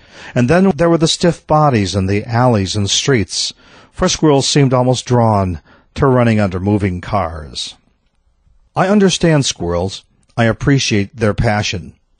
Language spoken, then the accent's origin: English; Midwest, United States; I grew up in the Midwest where squirrels were residents.